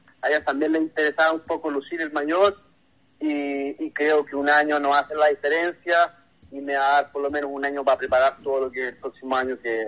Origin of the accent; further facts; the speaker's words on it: Chile; o yo que vengo de Chile